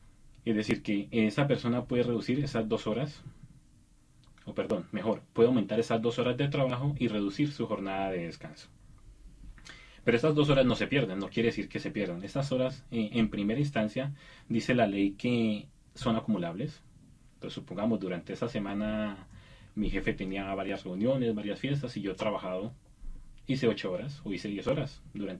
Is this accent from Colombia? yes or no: yes; Colombia; yo soy de Colombia y me voy a ir a vacaciones en el 2013